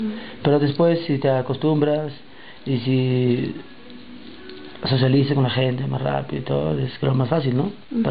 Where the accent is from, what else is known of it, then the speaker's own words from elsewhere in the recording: Lima, Peru; soy de Lima, Perú.